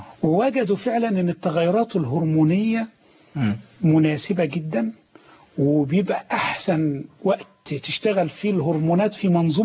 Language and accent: Arabic; Mansoura, Dakahlia, Egypt; عندنا في المنصوره